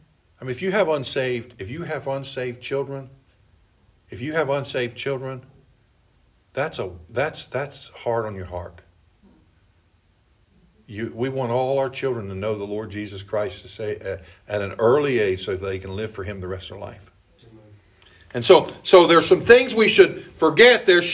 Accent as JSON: {"language": "English", "town": "Elkton", "region": "Maryland", "country": "United States", "tie": "born there", "said": "I was born in Elkton, Maryland."}